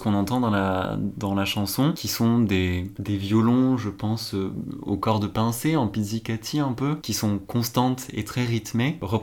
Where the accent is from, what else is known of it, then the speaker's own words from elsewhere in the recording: Nouvelle-Aquitaine, France; de là d'où je viens, le Pays Basque, sur la côte atlantique